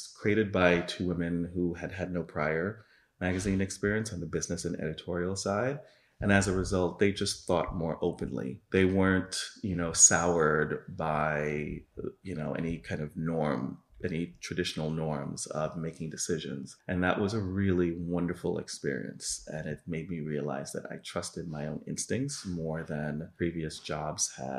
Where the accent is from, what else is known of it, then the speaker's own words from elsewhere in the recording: New York, United States; I grew up in New York, and I started in publishing there, working for Time Warner.